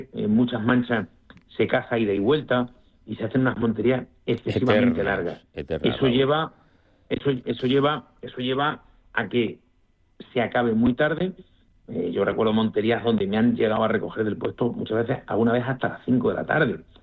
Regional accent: Spain; Está la suspicacia, ¿no?, de que somos españoles

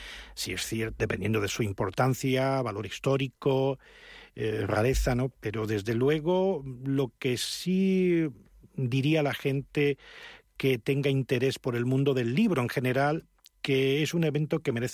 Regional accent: Spain; Y yo, bueno, como español he sido el único presidente de 2016 al 2018.

